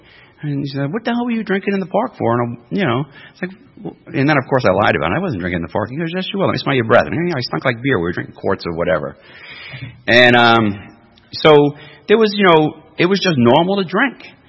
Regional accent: New York City, New York, United States; I don't know anybody growing up in New York City that ever drank socially.

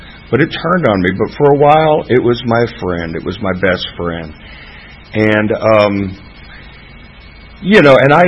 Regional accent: Florida, United States; I came up here from South Florida

